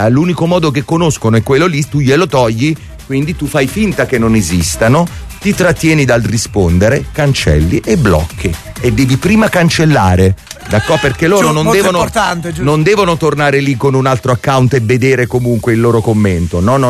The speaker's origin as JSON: {"language": "Italian", "town": "Naples", "region": "Campania", "country": "Italy", "said": "a me quella roba lì non mi rappresenta in quanto napoletano nemmeno un po', credo nemmeno a moltissimi di voi."}